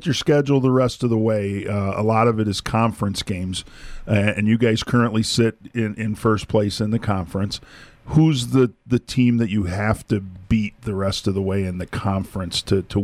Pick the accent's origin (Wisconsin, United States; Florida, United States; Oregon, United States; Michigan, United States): Michigan, United States; Detroit; Where I grew up in Metro Detroit area.